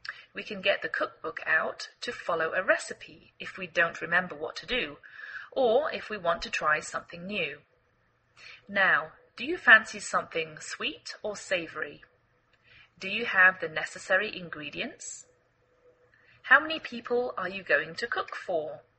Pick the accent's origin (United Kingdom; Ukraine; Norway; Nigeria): United Kingdom; England; now in United States